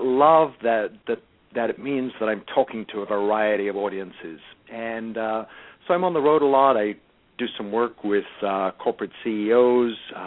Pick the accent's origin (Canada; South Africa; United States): South Africa; And as you said, I was born and raised in South Africa.